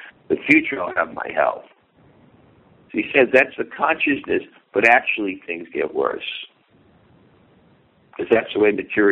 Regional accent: New York, United States; my conception always growing up in New York

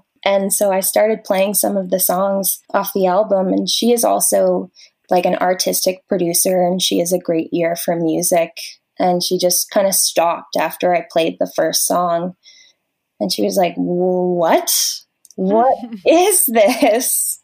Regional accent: Grimsby, Ontario, Canada; Well, I am originally from Niagara. So okay. I grew up in Grimsby, Ontario, a small town. And then I went to university in St. Catharines. So I've been like a Niagara girl for most of my life.

